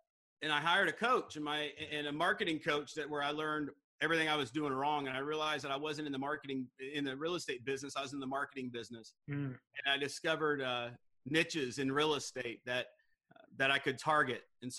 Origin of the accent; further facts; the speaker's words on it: Missouri, United States; So I grew up in Missouri. You're in Arkansas, some Midwest boys.